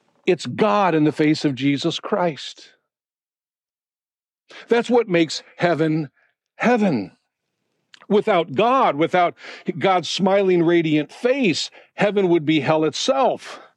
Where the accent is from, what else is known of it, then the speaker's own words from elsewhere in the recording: Midwest, United States; But in my hometown back in the Midwest, the oranges flare, the yellows, the bright reds.